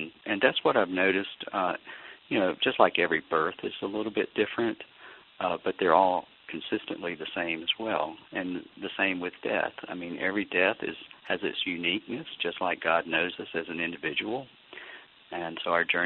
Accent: Alabama, United States; I guess growing up in Alabama, those were very common sort of senses for me.

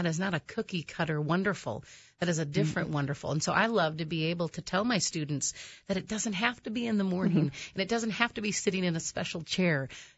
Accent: Minnesota, United States; born and bred. You betcha.

